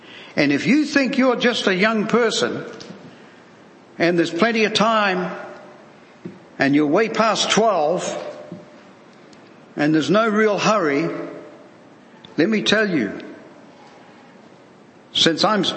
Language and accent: English; Christchurch, Canterbury, New Zealand; when I was growing up in Christchurch, New Zealand, which was the place where they had those massive earthquakes, and nearly 300 people lost their lives